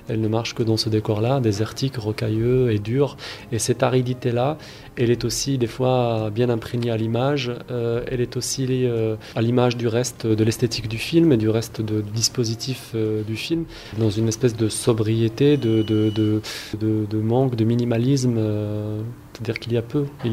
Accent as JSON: {"language": "French", "country": "Morocco", "tie": "born or raised there", "said": "Je viens du Maroc, donc j'y suis né et j'y habite."}